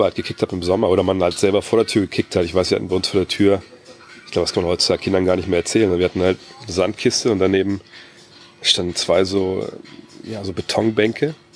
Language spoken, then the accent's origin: German; Wolfsburg, Lower Saxony, Germany; ich bin in Wolfsburg aufgewachsen, Westhagen, das ist so, ja, klar, man kann sagen, das ist eine Plattenbausiedlung. Klar, haben wir viel draußen noch gespielt, das war ja dann alles so, ich bin 73 geboren